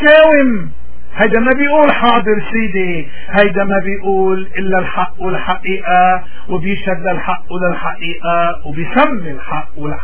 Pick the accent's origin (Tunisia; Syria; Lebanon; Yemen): Lebanon; واجبنا المقدس كلبنانيين